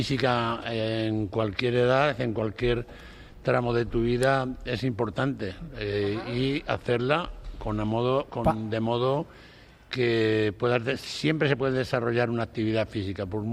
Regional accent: Salamanca, Castile and León, Spain; now in Madrid, Spain; mi lugar de nacimiento, mi formación, los primeros años de mi vida, de 17 años que vine a Madrid, pues los pasé en Salamanca y tengo pues un aprecio, como no podía ser de otra forma, hacia mi ciudad de origen.

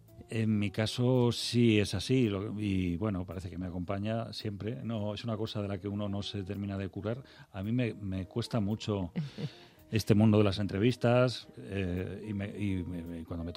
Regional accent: Madrid, Community of Madrid, Spain; also born or lived in France / Vigo; Me crié entre Madrid y Vigo. Uh-huh. Mi familia, buena parte, la mitad de mi familia somos gallegos.

